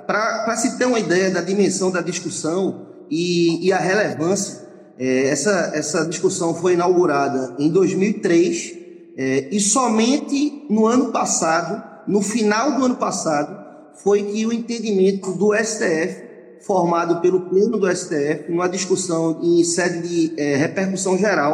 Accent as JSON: {"language": "Portuguese", "region": "Pernambuco", "country": "Brazil", "said": "eu sou pernambucano"}